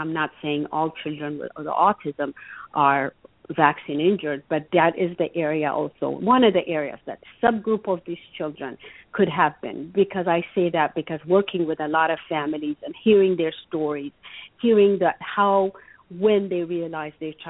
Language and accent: English; Ethiopia; Growing up in Ethiopia, I did not know anybody that has a child with autism, and my parents did not know anybody.